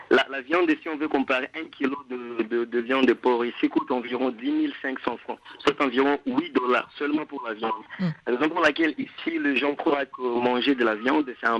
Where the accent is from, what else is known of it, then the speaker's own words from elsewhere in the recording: DR Congo; chez nous en République démocratique du Congo